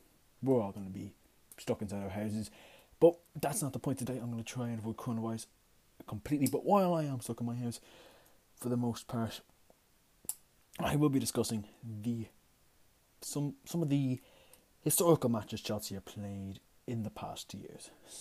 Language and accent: English; Ireland; As, of course, I am Irish, Declan Rice did sort of flip-flap and join the English national team after playing for Ireland several times.